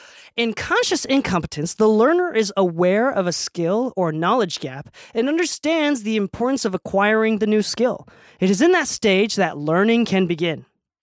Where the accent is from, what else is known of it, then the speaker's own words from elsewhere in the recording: United States; I'm freaking American